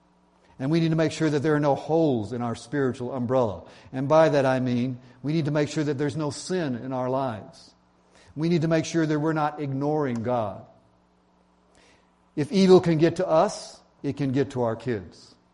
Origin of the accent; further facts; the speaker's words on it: Georgia, United States; now in California, United States; Maybe you've never seen this here in Southern California, but I grew up in Georgia. It rains a lot